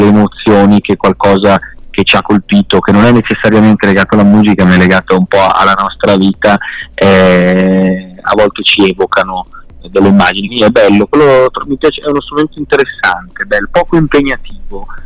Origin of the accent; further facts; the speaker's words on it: Lodi, Lombardy, Italy; Da milanese, da lombardo, perché in realtà sarei lodigiano, milanese